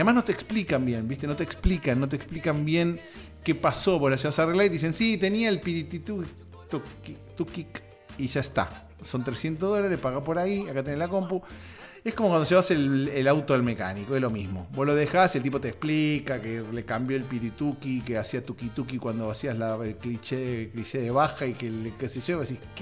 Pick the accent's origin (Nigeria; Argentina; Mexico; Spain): Argentina; now in United States; En mi país, en Argentina, hay elecciones. Yo me anoté para votar acá desde Estados Unidos